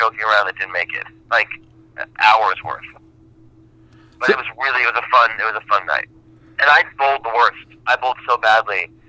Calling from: New York City, New York, United States; New York City, the big city, Manhattan.

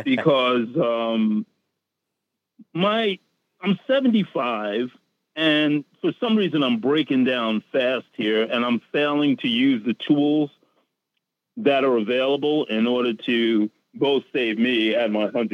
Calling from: New York, United States; Bronx, New York.

